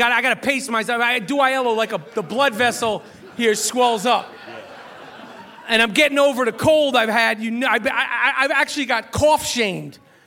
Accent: New York City, New York, United States; And growing up in New York, we have all sorts of people. You know, white, black, Puerto Rican, Asian, everything. Indian.

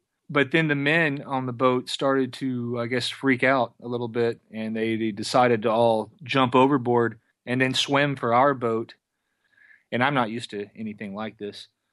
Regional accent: Galveston, Texas, United States; I grew up in Galveston, Texas, and was a banquet sous chef for many years.

